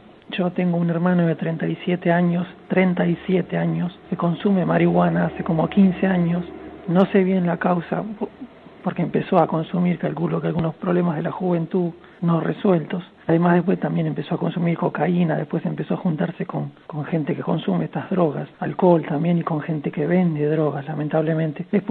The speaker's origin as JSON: {"language": "Spanish", "region": "Buenos Aires", "country": "Argentina", "said": "Yo soy de Buenos Aires."}